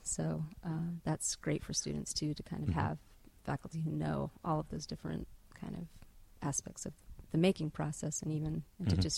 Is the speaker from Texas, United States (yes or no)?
no; Providence, Rhode Island, United States; I grew up in Providence